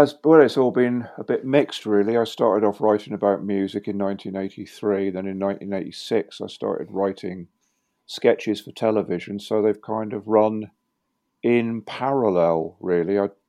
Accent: Plymouth, South West England, United Kingdom; born or raised there; also born or lived in Sheffield

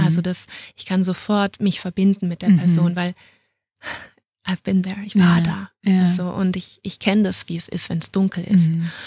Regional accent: Düsseldorf, North Rhine-Westphalia, Germany; now in Munich, Germany; Also ich bin 2015 nach München gezogen. Ich bin eigentlich eine Rheinländerin und bin dann aus Düsseldorf nach München gezogen.

